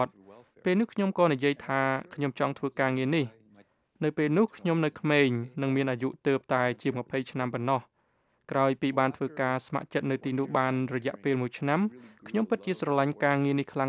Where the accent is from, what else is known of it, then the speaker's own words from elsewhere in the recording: New York, United States; ខ្ញុំធំដឹងក្តីនៅទីក្រុង New York ហើយក្រោយពីបានរៀនចប់នៅមហាវិទ្យាល័យខ្ញុំបានក្លាយជាសកម្មជនសហគមន៍មួយនៅសង្កាត់ Bronx